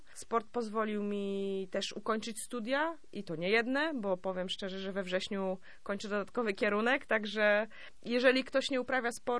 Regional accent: Gdańsk, Pomeranian Voivodeship, Poland; I tak, jestem gdańszczanką i tak naprawdę całe życie miałam wsparcie miasta.

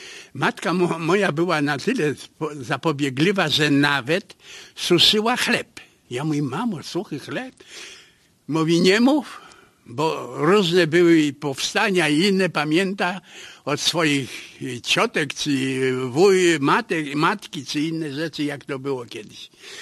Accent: Navahrudak, Grodno Region, Belarus; Ja się wychowywałem na kresach w Nowogródku.

